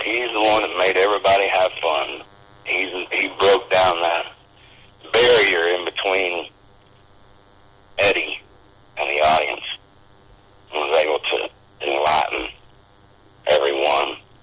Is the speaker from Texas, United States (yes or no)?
yes; Bonham, Texas, United States; now in Austin, United States; And then I grew up in Bonham, Texas, which is in Red River Valley. Not a lot to do where I grew up. So now I'm down here, Austin, Texas.